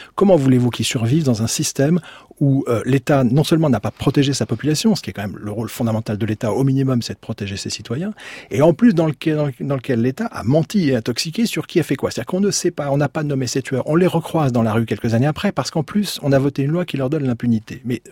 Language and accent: French; Algiers, Algiers Province, Algeria; Moi, j'ai grandi à Alger, je vois où sont les casernes